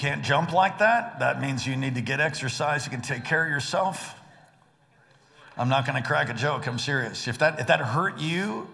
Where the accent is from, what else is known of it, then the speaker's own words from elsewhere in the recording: New York, United States; also born or lived in California / Washington / Hawaii; I grew up in New York. And I lived in California. And from there, I went to Washington, lived in the Seattle area. And I eventually ended up in Hawaii, and I lived in Hawaii for a total of 14 years.